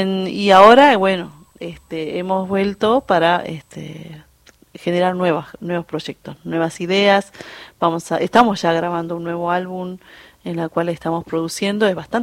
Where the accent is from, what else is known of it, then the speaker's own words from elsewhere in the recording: Cerro Quemado, Jujuy, Argentina; Como a veces algunos turistas aparecen por la Quebrada de Humahuaca y nos hacemos am